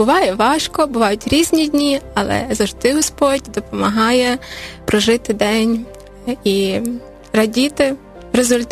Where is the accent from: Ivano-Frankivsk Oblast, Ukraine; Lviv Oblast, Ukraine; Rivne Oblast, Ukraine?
Ivano-Frankivsk Oblast, Ukraine; now in Kyiv, Ukraine; Ми з Західної України. Я зараз вже проживаю в Києві на протязі 6-7 років, коли вийшла заміж, так, сама з Івано-Франківської області.